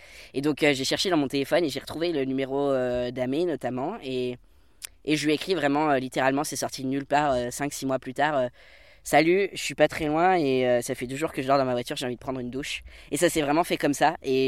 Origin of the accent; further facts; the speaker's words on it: Bourgogne-Franche-Comté, France; Je viens de la Bresse, donc la Bresse, c'est une petite région où on fait du 30 par 40 km, on va dire. Je parle bien de la Bresse bourguignonne